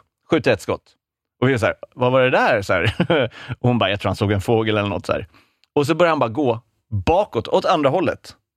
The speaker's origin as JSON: {"language": "Swedish", "town": "Stockholm", "region": "Stockholm County", "country": "Sweden", "tie": "born or raised there", "also_born_or_lived": "Nacka / Kista", "said": "Men jag är från Stockholm. Jag är uppväxt i Nacka och Kista."}